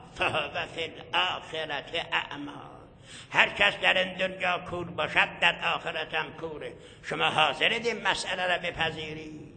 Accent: Iran; فهمید ما ایرانی هستیم

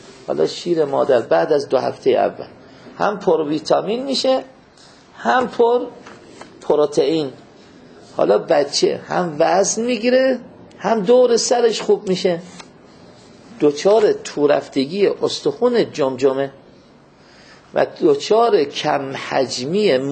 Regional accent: Mashhad, Razavi Khorasan, Iran; من دو تاش چون که بچه مشهدم یک تذکری داره

